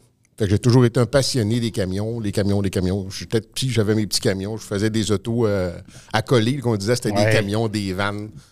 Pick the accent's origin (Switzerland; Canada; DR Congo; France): Canada; Chicoutimi, Quebec; Parce que je suis natif de Chicoutimi.